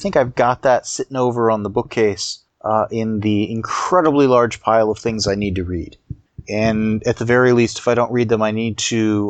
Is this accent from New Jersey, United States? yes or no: no; San Diego, California, United States; Growing up in San Diego, this would have been a huge risk.